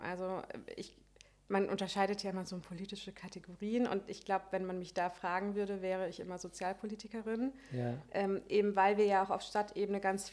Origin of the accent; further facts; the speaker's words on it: Rhineland-Palatinate, Germany; now in Mainz, Germany; ich bin auf dem Hunsrück aufgewachsen